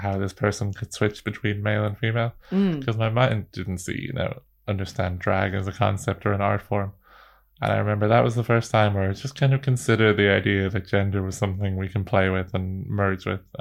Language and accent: English; Ireland; Growing up in Ireland, which in the 90s